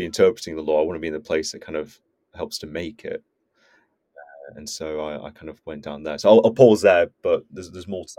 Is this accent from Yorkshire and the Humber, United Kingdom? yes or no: no; Bolton, North West England, United Kingdom; also born or lived in Malaysia; So I grew up in Bolton, in Greater Manchester. So yeah, Bolton born and bred. I'm proud. And yeah, I've sort of stuck around for a bit, and then my family moved to Malaysia for a couple of years when I was age 4 till 6